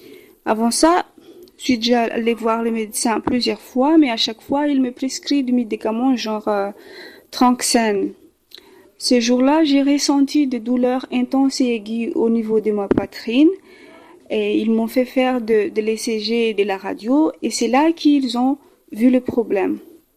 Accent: Madagascar; je suis de Madagascar et j'ai 33 ans.

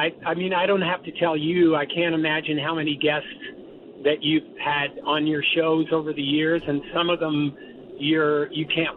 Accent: Canada; because as a Canadian, much like the American folks in baseball, it's in your DNA, it's in your culture, and hockey is in my DNA.

